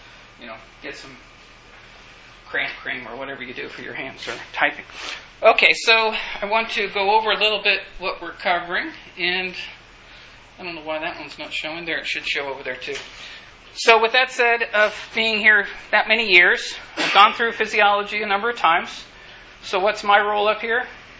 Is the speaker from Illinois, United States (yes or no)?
no; Texas, United States; Undergraduate years, I grew up in West Texas, and I was a pre-vet when I started off, actually, to college